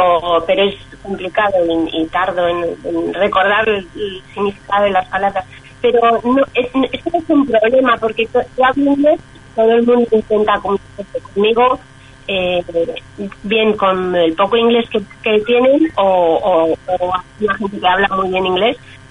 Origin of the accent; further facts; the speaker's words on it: Spain; born there; mi familia, mi abuela vino de Alemania y se fue a España. Nací en España, sabía que era judía, pero no era. No practicaba ni era religiosa.